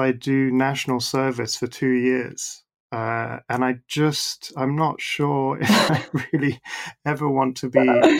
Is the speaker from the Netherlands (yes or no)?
yes; Netherlands; first language Dutch; English is a second language; moved away; I considered Dutch my first language because I was two when I moved there and went to Dutch school and had Dutch friends.